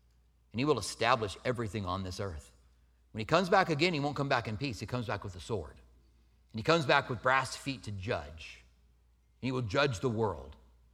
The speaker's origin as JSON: {"language": "English", "town": "Clinton", "region": "Iowa", "country": "United States", "said": "The world thinks we're from Podunk, Clinton, Iowa, which I am from there."}